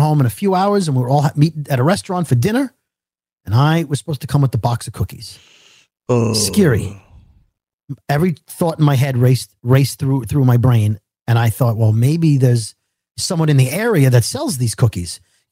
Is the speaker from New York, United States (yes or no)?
yes; Brooklyn, New York, United States; I'm a kid from Bensonhurst, Brooklyn, who made it in radio.